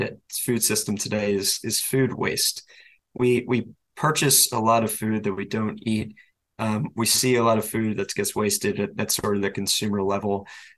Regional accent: Baltimore, Maryland, United States; I am born and raised in Baltimore.

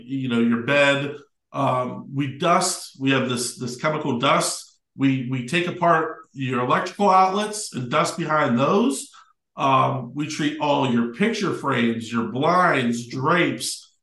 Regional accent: Youngstown, Ohio, United States; I'm from Youngstown, Ohio. If you guys don't know where Youngstown, Ohio is, it's about an hour between Cleveland and Pittsburgh. So we have a lot of Browns fans and a lot of Steelers fans in our area.

